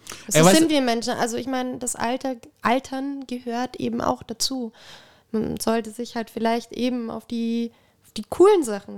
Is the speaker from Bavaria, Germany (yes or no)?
yes; Bavaria, Germany; Und das sage ich als Bayerin, ne?